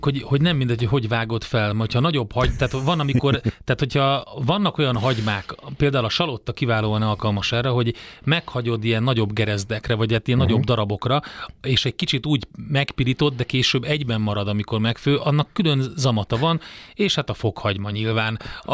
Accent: Vojvodina, Serbia; ott a délvidéken, onnan én származom

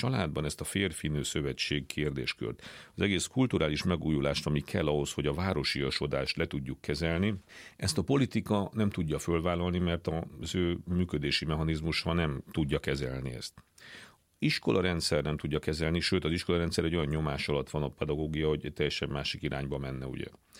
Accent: Transylvania, Romania; akkor én egy olyan családból származok, ugye Erdélyből, ahol vidéki értelmiségiek voltak az én felmenőim, tehát kis falvakban voltak tanítók, nem tudom, több száz évre visszamenőleg.

